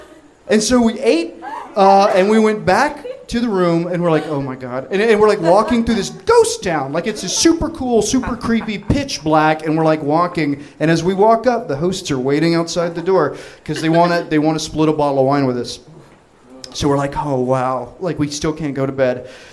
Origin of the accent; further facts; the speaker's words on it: Los Angeles, California, United States; And yeah, we're from LA. And this is my wife. She's from Seoul, Korea.